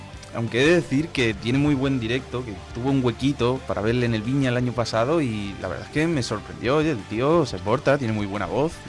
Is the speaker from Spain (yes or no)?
yes; Extremadura, Spain; mira, yo que soy extremeño